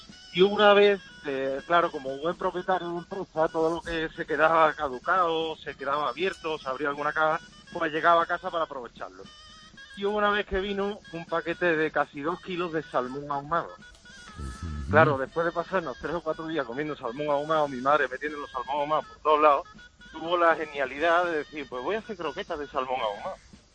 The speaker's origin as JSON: {"language": "Spanish", "town": "Seville", "region": "Andalusia", "country": "Spain", "said": "Un sevillano al aparato."}